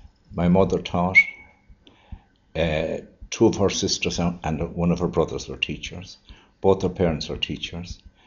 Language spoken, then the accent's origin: English; Ballyhaunis, County Mayo, Ireland; moved away as an adult; now in Firhouse, Ireland; we are originally from Mayo, near Ballyhaunas. I came here to Firhouse School as a third assistant in 1955.